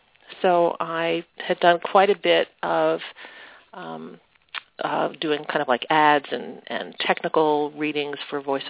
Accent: Havertown, Pennsylvania, United States; I grew up in a suburb of Philadelphia, a western suburb called Havertown, in your classic 50s subu

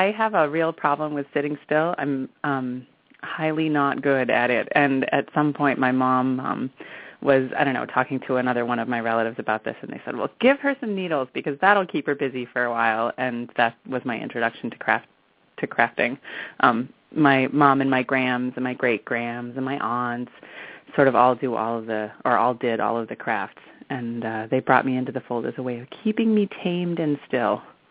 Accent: Maine, United States; So I grew up in Maine, and I decided that I wanted something really different for college

